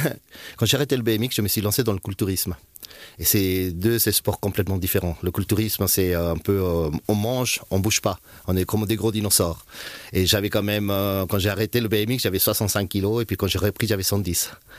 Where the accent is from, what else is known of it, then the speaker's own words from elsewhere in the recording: Chile; moved away; quand j'étais au Chili, parce que je suis originaire du Chili, à l'âge des 7-8 ans.